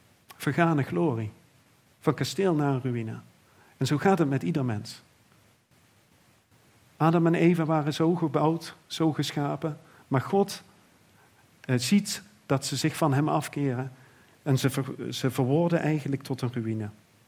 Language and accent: Dutch; Sint Odiliënberg, Limburg, Netherlands; Vroeger toen ik klein was, ik ben opgegroeid in Sint-Udiliënberg. En dat is maar 2 dorpen van Montfort af.